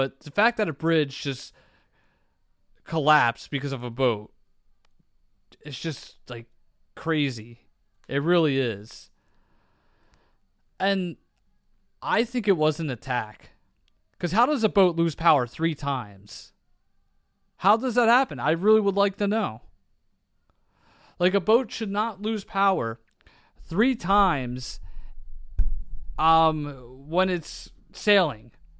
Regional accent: Delaware County, Pennsylvania, United States; So, I'm from Delco, and apparently they're making Delco the movie.

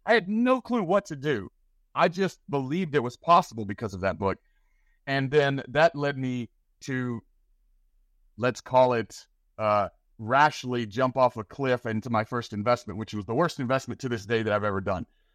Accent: Tennessee, United States; I grew up in East Tennessee, the youngest of five children.

